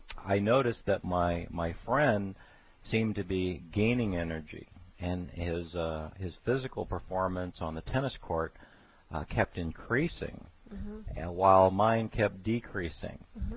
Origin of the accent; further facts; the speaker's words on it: Irvine, California, United States; Irvine, California.